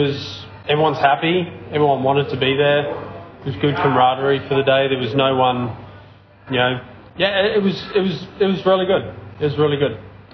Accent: New Zealand; now in Australia; I'm a Kiwi.

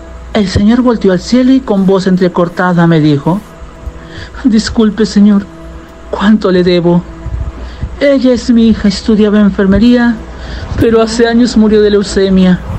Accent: Tamuín, San Luis Potosí, Mexico; Esta es una más de las historias de mi pueblo, Tamuín, San Luis Potosí.

